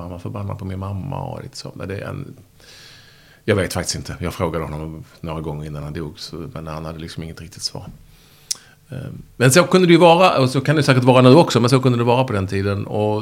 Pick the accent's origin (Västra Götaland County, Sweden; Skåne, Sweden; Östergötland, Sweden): Skåne, Sweden; Malmö; born or raised there; also born or lived in Landskrona